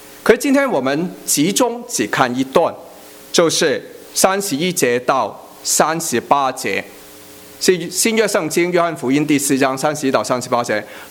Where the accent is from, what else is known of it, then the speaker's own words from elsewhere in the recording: China; 然后我们都是中国人，所以我们从中文字来看